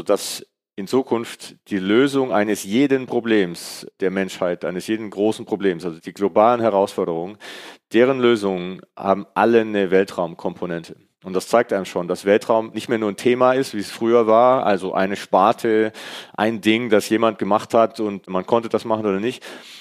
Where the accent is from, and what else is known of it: Künzelsau, Baden-Württemberg, Germany; born or raised there